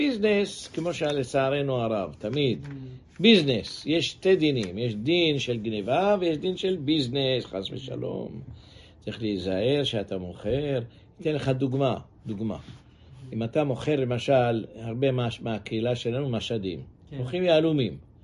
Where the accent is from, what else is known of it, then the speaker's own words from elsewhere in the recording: Jerusalem, Jerusalem District, Israel; כשהייתי ילד בירושלים, נפט זה היה מצרך יקר.